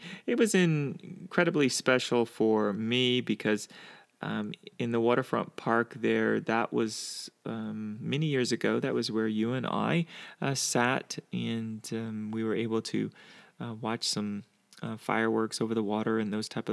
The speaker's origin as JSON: {"language": "English", "region": "South Carolina", "country": "United States", "said": "I don't like all Southern food, even though I'm from the South. But South Carolina, delicious, delicious."}